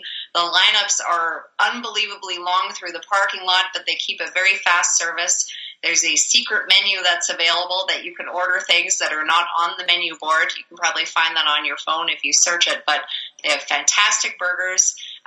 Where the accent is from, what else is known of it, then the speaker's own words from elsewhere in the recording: Canada; me living in Alberta, I'm really limited to projects that are in Alberta by, say, being Canadian